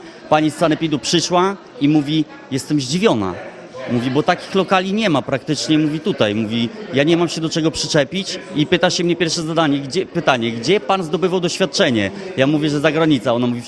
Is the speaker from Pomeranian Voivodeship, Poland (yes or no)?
no; Łuków, Lublin Voivodeship, Poland; also born or lived in England; Jestem rodowitym łukowianinem i sprawia mi to przyjemność, że mogę tutaj z wami uczestniczyć w tym wszystkim. Ogólnie nasze doświadczenie zdobyliśmy w większości za granicą. To była Anglia. Po 5 latach pobytku tam wylądowaliśmy na Podlasiu.